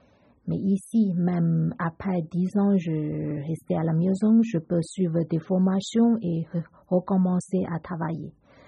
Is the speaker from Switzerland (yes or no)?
no; China; French is a second language; moved away as an adult; now in France; Je suis chinoise. Je habite en France depuis presque 10 ans. J'ai arrivé en France en 2016.